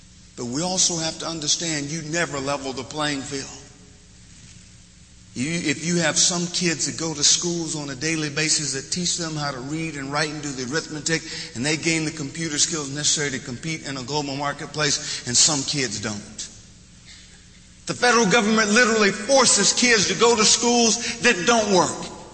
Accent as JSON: {"language": "English", "town": "Eufaula", "region": "Oklahoma", "country": "United States", "tie": "born or raised there", "said": "never in my wildest dreams growing up in Eufaula, Oklahoma"}